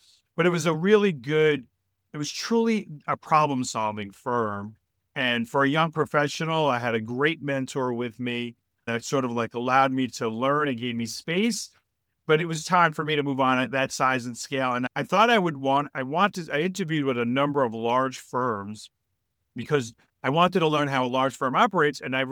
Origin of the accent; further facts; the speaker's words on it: Brooklyn, New York, United States; also born or lived in Italy; I am an immigrant. I was born in Italy. But I was raised in Brooklyn, so in a lot of ways, I'm very much a native New Yorker